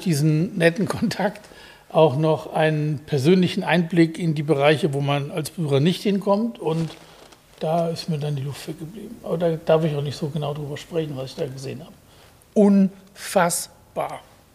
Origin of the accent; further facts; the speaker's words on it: North Rhine-Westphalia, Germany; ich bin im Siegerland aufgewachsen